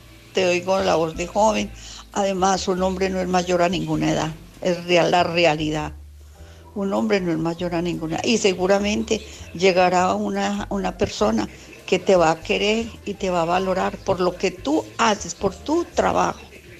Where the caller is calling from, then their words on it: Alicante, Valencian Community, Spain; de Alicante.